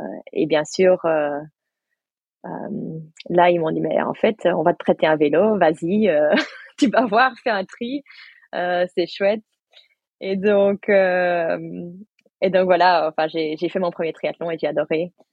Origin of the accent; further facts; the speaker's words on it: United States; moved away as an adult; also born or lived in Brussels; Moi, en fait, j'ai grandi aux États-Unis. Je suis née à Bruxelles, mais j'ai passé 20 ans aux États-Unis.